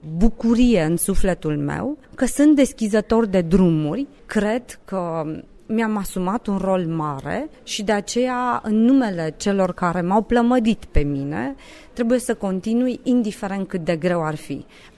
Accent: Romania; sunt mândră că eu sunt româncă

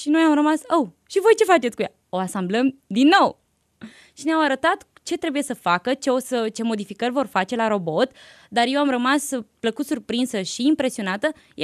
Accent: Târgu Frumos, Iași County, Romania; Eu vin din Târgu Frumos.

